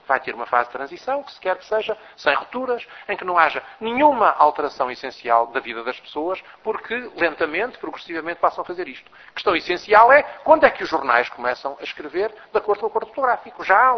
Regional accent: Mozambique; born there; Eu pessoalmente nasci em Moçambique, eu mesmo nasci em Moçambique.

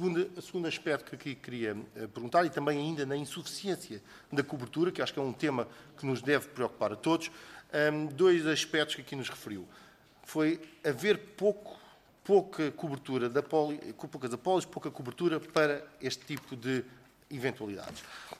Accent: Oeste, Portugal; Eu sou do Oeste, portanto também tenho muito, muito conhecimento no local das estradas

